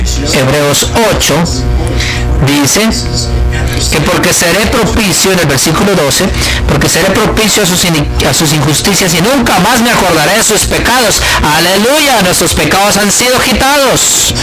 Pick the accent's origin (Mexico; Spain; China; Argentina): China; Soy originalmente de China, pero estoy estudiando la universidad aquí.